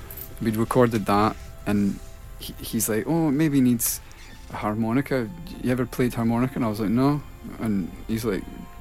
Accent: Stafford, West Midlands, United Kingdom; born there; I was born in Stafford.

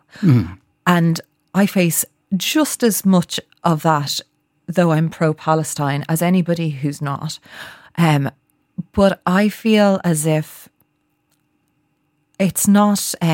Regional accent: Ireland; growing up in Ireland as a Jewish person, there are only a few thousand of us.

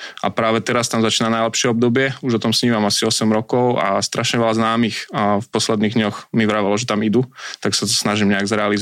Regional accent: Liptovský Mikuláš, Žilina Region, Slovakia; Tým, že som z Mikuláša, tak vlastne to jasne som mohol chodiť

